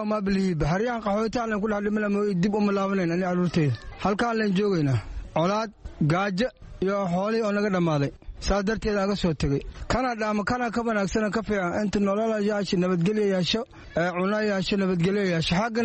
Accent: Diinsoor, Bay, Somalia; waxaan ka imaanay degmada Diinsoor

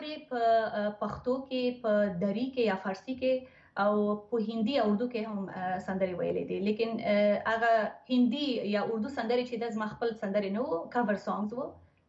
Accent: Kabul, Afghanistan; born there

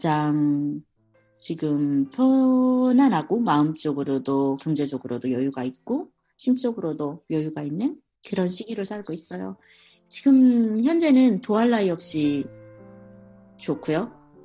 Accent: South Korea; 나 한국에서 왔어.

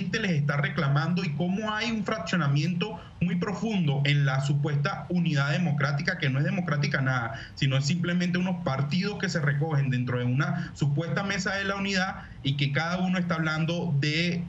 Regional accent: Venezuela; da tristeza como venezolano

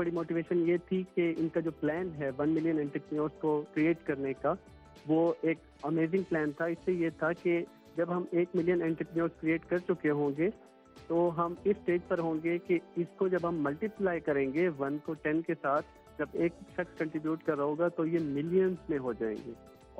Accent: Multan, Punjab, Pakistan; میں ملتان سے تعلق رکھتا ہوں.

